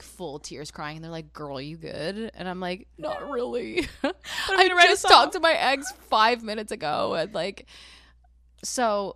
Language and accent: English; New Jersey, United States; And I'm from Jersey. I love to party.